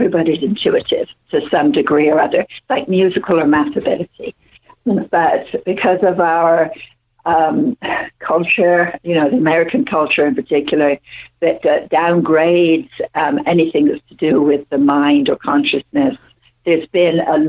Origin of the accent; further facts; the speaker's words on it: England, United Kingdom; growing up in England